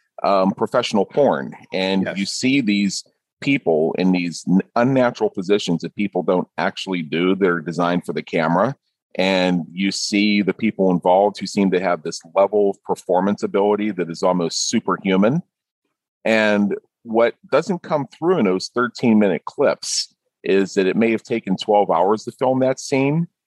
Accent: Pittsburgh, Pennsylvania, United States; now in Las Vegas, United States; We both come from Pittsburgh and we both moved to Las Vegas.

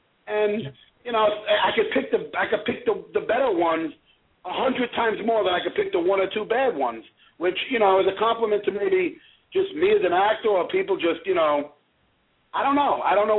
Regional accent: Bronx, New York, United States; This is based on true stories, events, me growing up in the Bronx.

